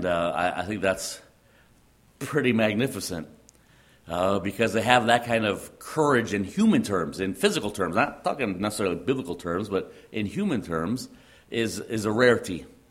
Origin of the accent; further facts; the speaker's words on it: Chicago, Illinois, United States; when I grew up in the Chicago area, there's a mentality in the Chicago area that is very different than it is here.